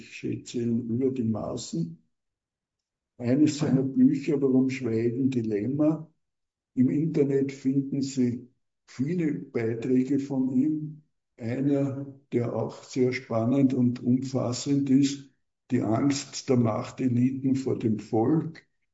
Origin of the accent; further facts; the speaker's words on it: Austria; Das hat man bei uns in Österreich zum Beispiel gesehen